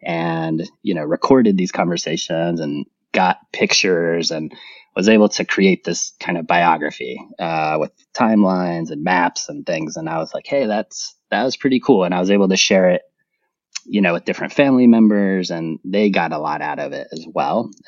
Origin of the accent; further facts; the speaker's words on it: Barranquilla, Atlántico, Colombia; also born or lived in Brazil; I was born in Brazil. My family was living there at the time. And then my mom wanted to move back home, and she's from Colombia. My father was from Bolivia. So I lived in Colombia up until the time I was maybe 6 years old.